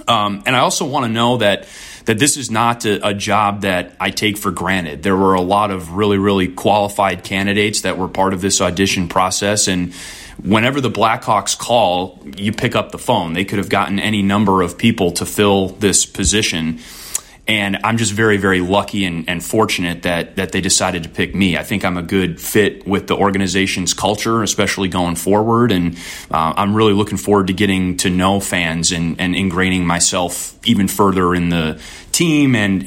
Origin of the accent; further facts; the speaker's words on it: Wisconsin, United States; So growing up in Wisconsin, yeah, growing up a Brewers fan, growing up a Packers fan, there's some great rivalries there.